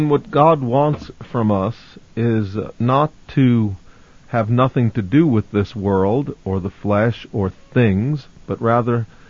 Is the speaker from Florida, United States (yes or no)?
no; Brooklyn, New York, United States; from Brooklyn, New York, pastor of Messiah's Congregation.